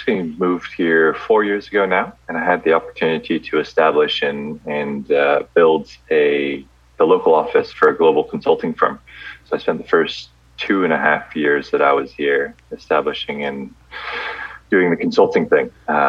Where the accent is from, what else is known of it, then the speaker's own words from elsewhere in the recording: California, United States; also born or lived in Greece / Belgium; So moved to California when I was four. My mom was, I was born in Greece, moved to Belgium, so I'm actually a Belgian citizen now.